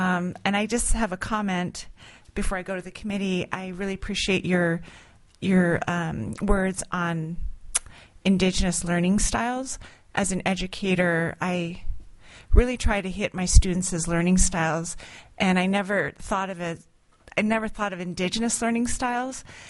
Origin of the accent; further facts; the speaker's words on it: Fairbanks, Alaska, United States; I would like to go to the Fairbanks LIO, my hometown